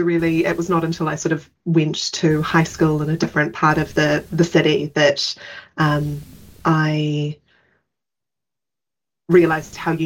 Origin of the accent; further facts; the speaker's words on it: Auckland, New Zealand; I grew up in Auckland, so sort of in the border between Mount Roskill and Three Kings, and that's part of Auckland, a really vibrant multicultural community.